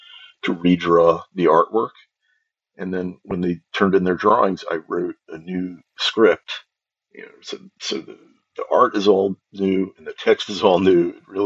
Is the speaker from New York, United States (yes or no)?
yes; New York, United States; because I grew up in New York, but spent a lot of time out on Long Island, which is very suburban.